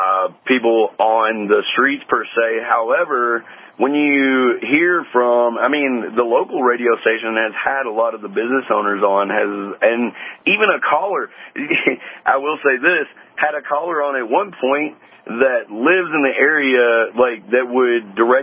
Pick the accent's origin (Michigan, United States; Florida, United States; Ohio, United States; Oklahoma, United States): Florida, United States; now in Albuquerque, United States; I'm actually from South Florida, but I've been working in Albuquerque for about a little over a year